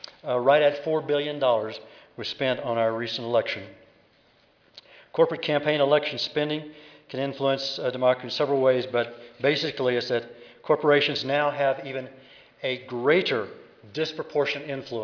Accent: Arizona, United States; I'm not sure it's really the best thing to say that I'm from Arizona. Some of these are Arizona examples, but the part of the state I live in is very liberal.

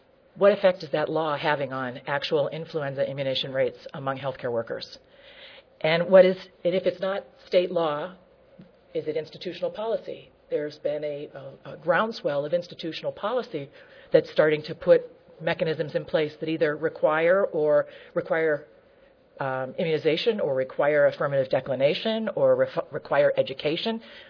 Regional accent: Ohio, United States; I'm now a local health department director in Mahoning County, Ohio. It is my hometown.

